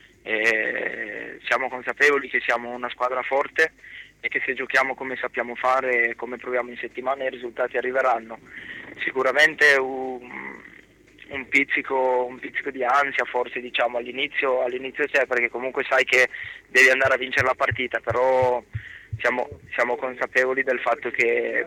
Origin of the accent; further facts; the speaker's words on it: Piedmont, Italy; almeno dalle mie parti in Piemonte la prima categoria è un livello bassissimo